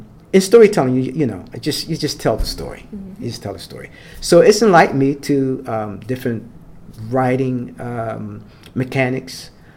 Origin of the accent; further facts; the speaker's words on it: Philadelphia, Pennsylvania, United States; Savannah has a connection from where I'm from Philly, Philadelphia.